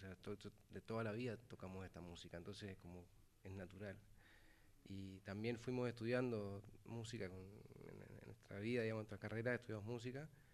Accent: Posadas, Misiones, Argentina; mi familia es paraguaya, yo soy de Posadas, Misiones. Entonces de chiquito siempre toqué música paraguaya.

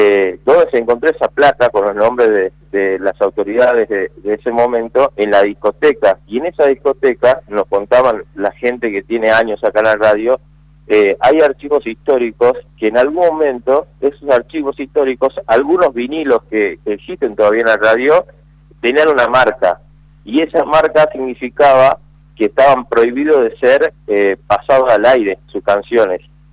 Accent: Tucumán, Argentina; como tucumano, más allá de cualquier bandería política que uno defienda

